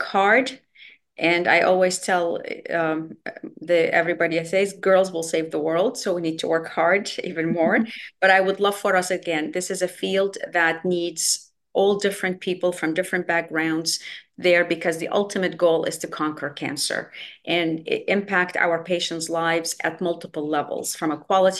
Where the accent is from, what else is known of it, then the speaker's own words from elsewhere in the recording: Baghdad, Baghdad Governorate, Iraq; moved away as an adult; as a person who came in from Iraq, I'm from Baghdad, born and raised there, did my medical school there. We came in as immigrants